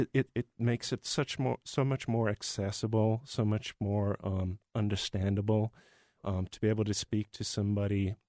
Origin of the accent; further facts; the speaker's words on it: South Africa; now in United States; It's something that I had not encountered when I grew up in South Africa.